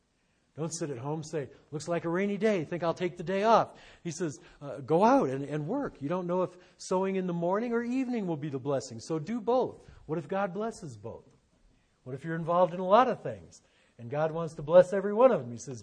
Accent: Detroit, Michigan, United States; My hometown of Detroit made that mistake when they put all their eggs in the automotive basket.

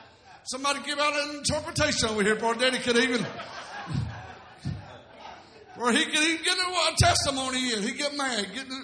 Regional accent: Dawsonville, Georgia, United States; I'm from Dawsonville, Georgia. Yes, that's where racing car Bill Elliott is from.

